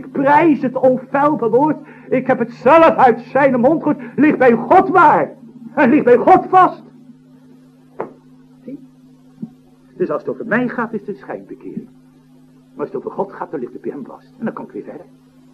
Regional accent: Scheveningen, South Holland, Netherlands; ik kom uit Scheven, dus, ja, dat vissersbloed zit erin

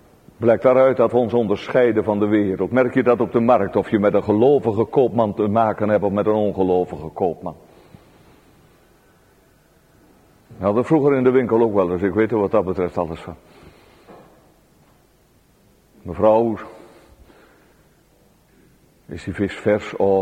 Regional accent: Elburg, Gelderland, Netherlands; En vroeger in mijn jeugd in Elburg was dat onder de jongeren

